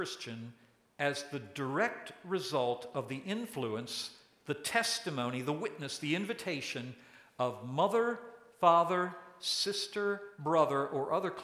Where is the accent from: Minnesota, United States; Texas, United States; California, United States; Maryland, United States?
Maryland, United States; Silver Spring; I grew up in Silver Spring. It's a large geographic area with some very nice parts. Unfortunately, the part of Silver Spring I was in was called Wheaton.